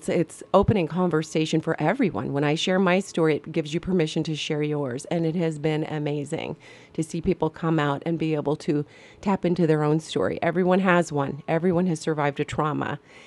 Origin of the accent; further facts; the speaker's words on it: Louisville, Kentucky, United States; born there; Now, I was born in Louisville.